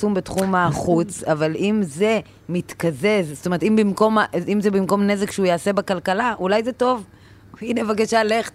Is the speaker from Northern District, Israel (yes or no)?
no; Haifa, Haifa District, Israel; תשמע, אני גדלתי בחיפה, בחיפה יש כזה חיל הים האמריקאי.